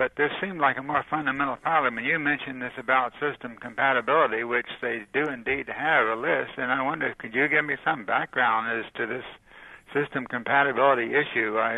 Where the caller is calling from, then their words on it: Lafayette, Indiana, United States; I'm calling from Lafayette, Indiana